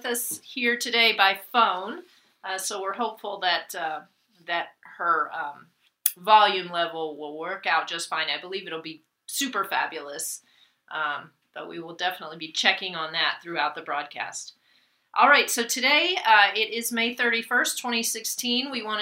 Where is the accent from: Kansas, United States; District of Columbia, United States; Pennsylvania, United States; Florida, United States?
Pennsylvania, United States; Pittsburgh; Woohoo! My hometown, of course.